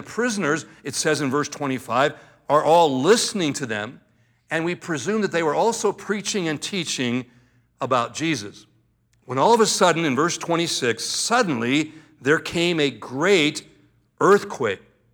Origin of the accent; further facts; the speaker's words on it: California, United States; now in Boise, United States; It's the first time I've ever experienced an earthquake here in the Boise area. Now, I came from Southern California, where we had lots of different earthquakes at different times.